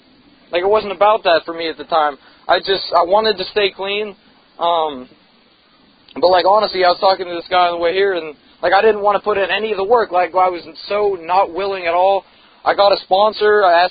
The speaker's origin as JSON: {"language": "English", "town": "Wexford", "region": "Pennsylvania", "country": "United States", "said": "I went to this outpatient facility in the North Hills. I'm from Wexford, Pennsylvania."}